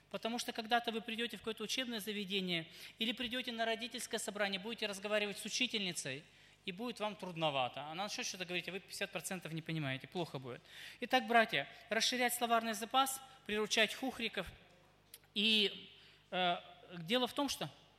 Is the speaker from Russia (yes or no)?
yes; Urals, Russia; Просто мы с Урала, мы знаем, что такое баня. Мороз там, весь там, и в баню это все.